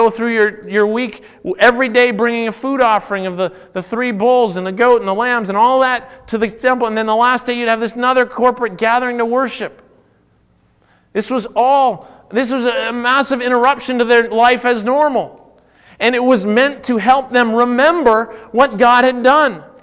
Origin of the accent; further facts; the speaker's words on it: Ontario, Canada; now in Edmonton, Canada; I grew up in Southern Ontario.